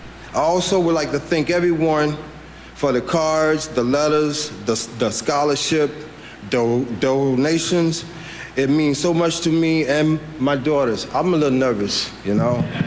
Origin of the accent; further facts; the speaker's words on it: the South, United States; now in New York, United States; I see a change in New Yorkers' attitude because I'm from the South, you know. We open up our doors to you